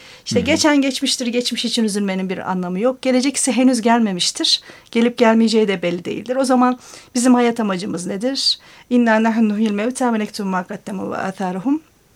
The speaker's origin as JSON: {"language": "Turkish", "region": "Bursa", "country": "Turkey", "tie": "born there", "said": "Evet, Bursa doğumluyuz."}